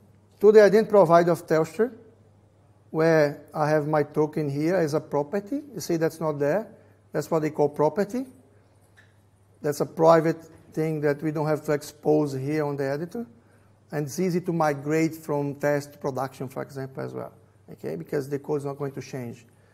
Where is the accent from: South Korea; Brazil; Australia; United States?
Brazil; first language Portuguese; English is a second language; Sorry, I'm from Brazil, then Portuguese.